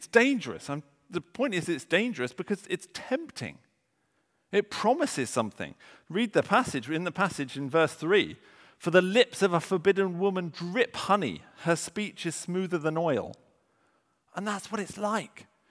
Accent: United Kingdom; We don't talk about it, of course. We're British.

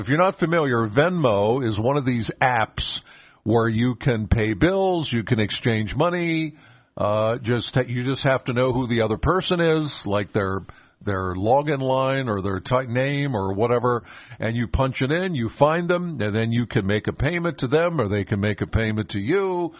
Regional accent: Penns Valley, Pennsylvania, United States; I'm from Penns Valley. He was closer out my way.

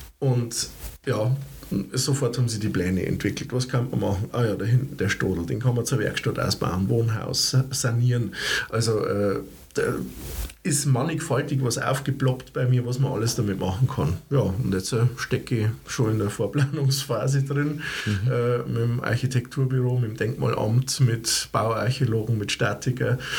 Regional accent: Weiden, Bavaria, Germany; Aber ich bin auch immer wieder zurückgekommen, weil einfach Rotenstadt und Weiden, das ist meine Heimat

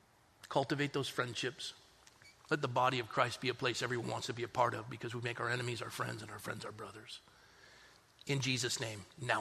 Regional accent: Coronado, California, United States; I was raised in Coronado.

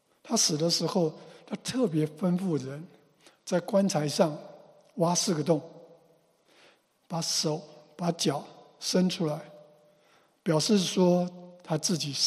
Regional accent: China; 我们中国人所谓的温良恭俭让

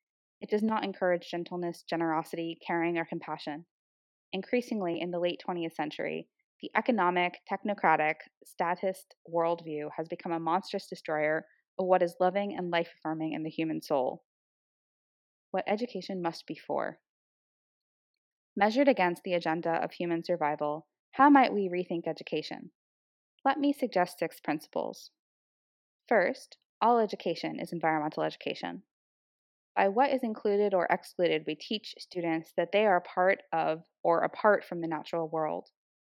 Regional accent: Youngstown, Ohio, United States; I grew up near Youngstown, Ohio, which was largely destroyed by corporate decisions to disinvest in the economy of the region.

